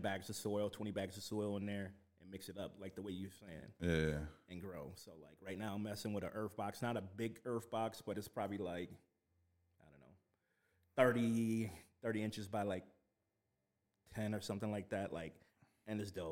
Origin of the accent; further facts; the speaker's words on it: Chicago, Illinois, United States; I did not. I grew up in Inglewood.